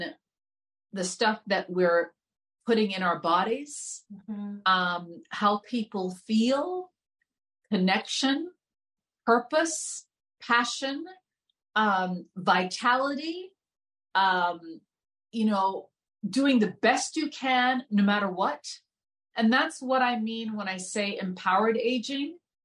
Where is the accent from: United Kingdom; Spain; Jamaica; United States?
Jamaica; You see, because for the most part, like I'm Jamaican, right?